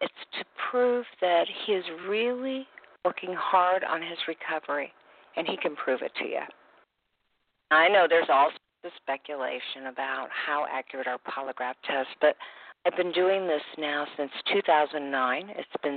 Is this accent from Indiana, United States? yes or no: yes; Indianapolis, Indiana, United States; I'm from Indianapolis.